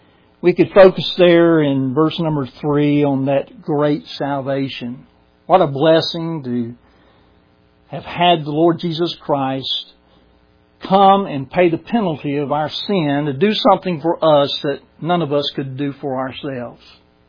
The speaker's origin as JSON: {"language": "English", "town": "Brunswick", "region": "Georgia", "country": "United States", "tie": "born or raised there", "said": "when I was a kid growing up in Brunswick, Georgia."}